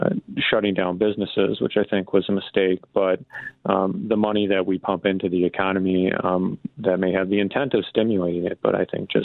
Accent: Mosinee, Wisconsin, United States; I am born and raised in Mosinee, Wisconsin. It's a fantastic community.

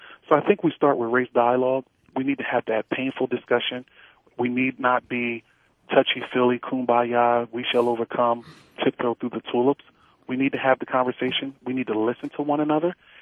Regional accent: Philadelphia, Pennsylvania, United States; President Obama gave here in my hometown of Philadelphia at the National Constitution Center

